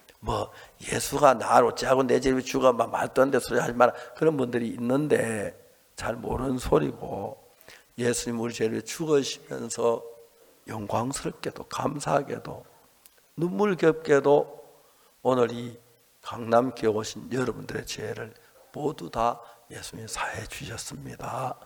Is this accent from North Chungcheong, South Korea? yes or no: no; North Gyeongsang, South Korea; born there; 저는 경북 순산에서 태어났고요. 1944년에 태어났습니다.